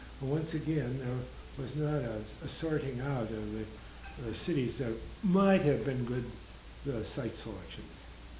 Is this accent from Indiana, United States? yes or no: yes; Indianapolis, Indiana, United States; I'm from Indianapolis, and I don't know whether you ever heard that Indianapolis was in the running